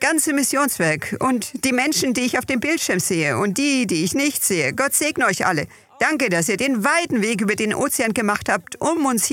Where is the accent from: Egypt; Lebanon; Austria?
Lebanon; now in Canada; Aus Kanada. Aber ursprünglich bin ich Libanesin aus dem Libanon. Ich bin gebürtige Katholikin und auch so aufgezogen worden in einem jesuitischen Internat im Libanon.